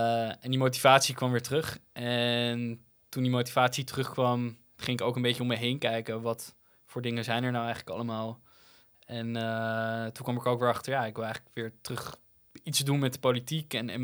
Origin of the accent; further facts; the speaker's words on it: Amsterdam, North Holland, Netherlands; Maar Amsterdam is de stad waar ik opgegroeid ben. Ik hou van deze stad.